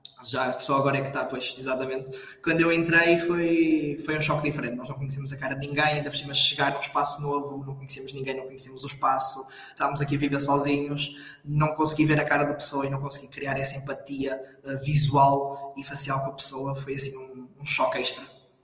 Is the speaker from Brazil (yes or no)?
no; Porto, Portugal; eu não sou assim propriamente muito longe, eu sou do Porto